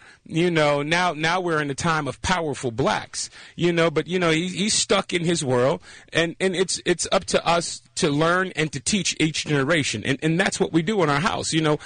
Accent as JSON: {"language": "English", "town": "Compton", "region": "California", "country": "United States", "tie": "born or raised there", "said": "the life that I lived as a 12-year-old growing up in Compton."}